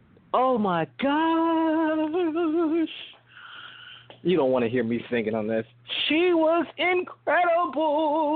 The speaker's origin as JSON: {"language": "English", "town": "Miami", "region": "Florida", "country": "United States", "said": "from Miami, Florida."}